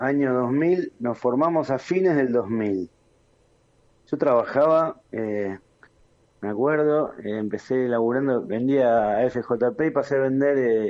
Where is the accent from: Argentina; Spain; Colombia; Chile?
Argentina; sobrevivimos y somos medio cucarachas argentinos